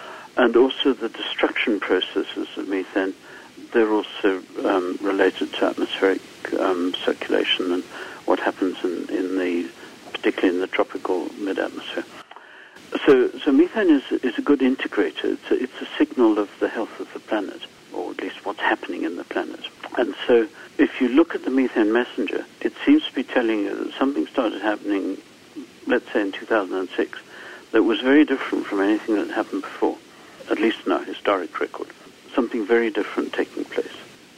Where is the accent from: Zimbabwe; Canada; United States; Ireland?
Zimbabwe; Harare; For example, in my hometown in Harare in Zimbabwe, there's a landfill there that's quite frequently on fire